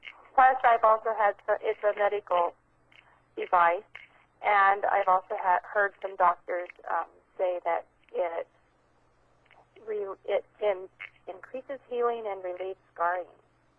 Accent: California, United States; From Northern California.

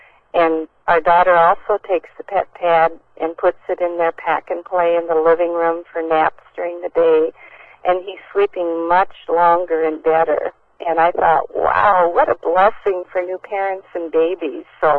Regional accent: Dunkerton, Iowa, United States; I'm from Iowa, Dunkerton, Iowa

